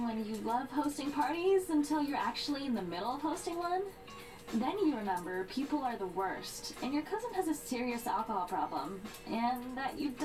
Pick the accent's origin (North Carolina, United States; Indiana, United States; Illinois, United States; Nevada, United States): Nevada, United States; Where Ashley and I grew up back in Nevada